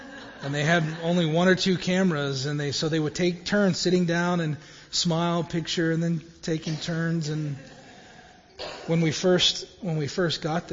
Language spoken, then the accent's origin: English; United States; We're from America and we're here.